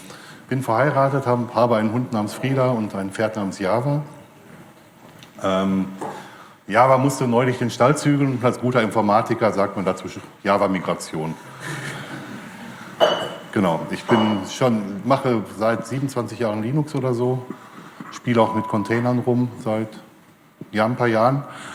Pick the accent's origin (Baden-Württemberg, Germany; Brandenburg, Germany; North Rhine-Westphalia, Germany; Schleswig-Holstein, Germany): North Rhine-Westphalia, Germany; Wanne-Eickel; Ich komme aus Wanne-Eickel und alle Leute, die sich wundern, Wanne-Eickel, das gibt's wirklich, das ist nicht nur ein Märchen. Bin also im Ruhrgebiet groß geworden, habe in Bochum und Dortmund studiert